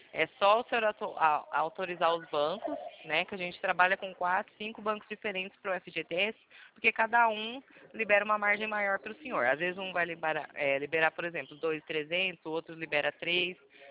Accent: Pirassununga, São Paulo, Brazil; Nós somos do interior de São Paulo, Pirassununga.

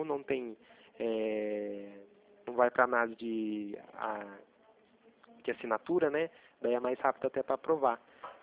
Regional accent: Itatiba, São Paulo, Brazil; porque eu sou daqui de Itatiba, né? Interior de São Paulo.

